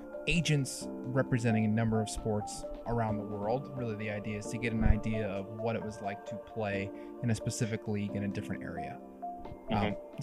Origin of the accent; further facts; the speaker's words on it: Michigan, United States; It might be because I'm from Michigan.